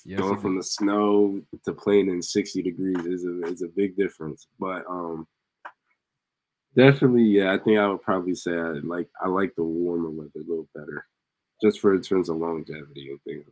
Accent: New Jersey, United States; Some of my boys on my team try to get on me because I'm from Jersey, and sometimes we like to dance

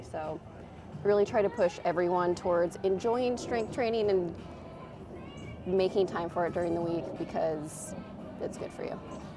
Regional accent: Muskegon, Michigan, United States; I am from Muskegon, Michigan. Pretty small town on west coast of Michigan.

